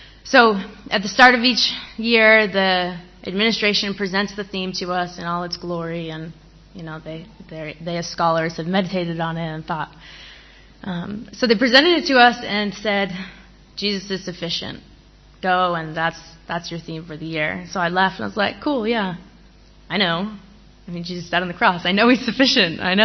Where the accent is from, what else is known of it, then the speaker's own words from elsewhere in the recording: Maine, United States; I am not from 20 minutes outside of Los Angeles. I'm from Maine, which, fun fact, is the only state that's a one-syllable word.